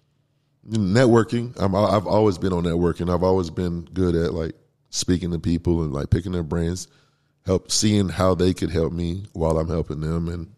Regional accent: Green Cove Springs, Florida, United States; Born and raised, man, I'm from Clay County.

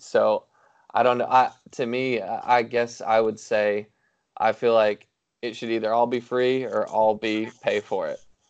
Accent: Nashville, Tennessee, United States; I know I grew up in Nashville

